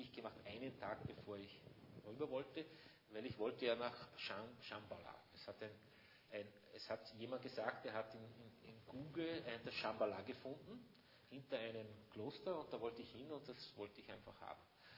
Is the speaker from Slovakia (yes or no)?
no; Austria; Ja, und dann bin ich da gestanden, so, als Österreicher.